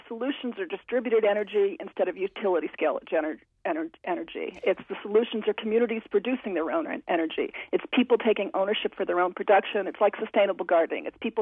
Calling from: Vermont, United States; I'm calling from the Northeast Kingdom of Vermont.

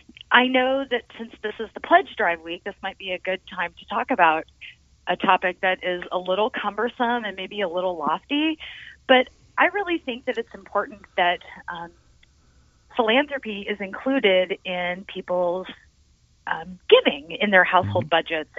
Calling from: Columbus, Ohio, United States; So I'm here calling from Columbus

